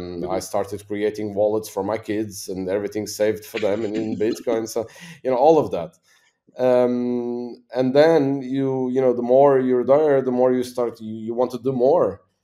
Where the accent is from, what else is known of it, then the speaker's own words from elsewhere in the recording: Madeira, Portugal; English is a second language; I'm an entrepreneur from Madeira.